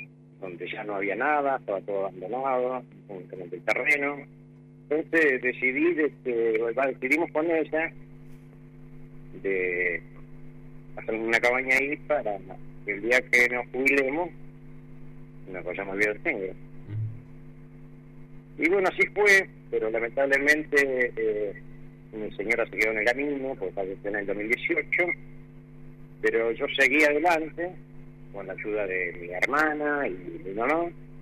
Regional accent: Alto Río Senguer, Chubut, Argentina; trabajé en la municipalidad de Alto Río Cenguer también. Cuando tenía 17 años, renuncié a la municipalidad y me vine a vivir a Comodoro para hacer mi estudio secundario.

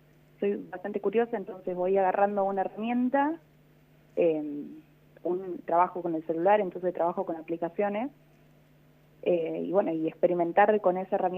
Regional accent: La Pampa, Argentina; ahora somos 4 personas trabajando en la revista, de los cuales 3 somos de La Pampa

